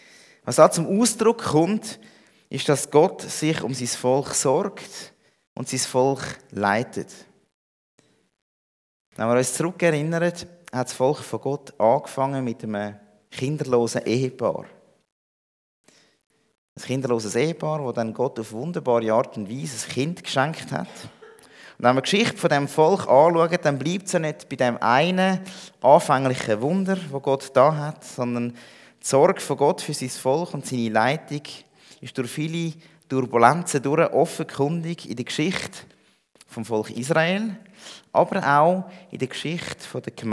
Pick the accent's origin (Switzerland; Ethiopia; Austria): Switzerland; Interlaken, Bern; hier in der Schweiz, wo wir herkommen, und dort, wo ich herkomme, vielleicht noch ein bisschen spezieller in Interlaken und Umgebung